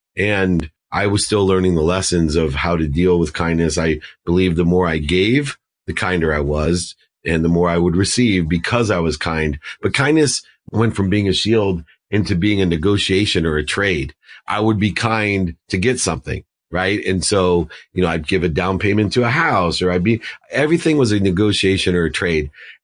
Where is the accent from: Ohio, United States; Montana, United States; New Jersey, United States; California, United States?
Ohio, United States; So the first was the world that I grew up in Northeast Ohio of not enough